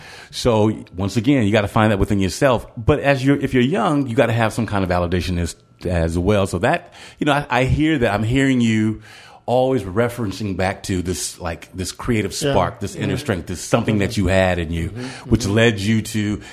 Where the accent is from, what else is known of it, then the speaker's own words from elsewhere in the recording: Compton, California, United States; When I was talking, I used to say, I grew up in Compton.